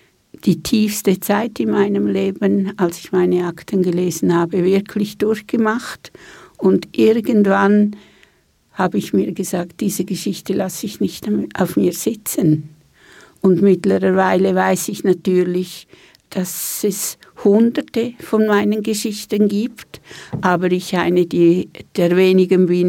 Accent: Switzerland; Die Schweiz ist meine Heimat.

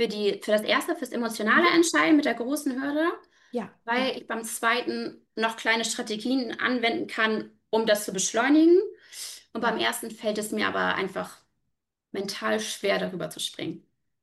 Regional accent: Hamburg, Germany; ich komme aus dem Norden, ich komme aus Hamburg, bin mittlerweile verheiratet, habe zwei kleine Kinder.

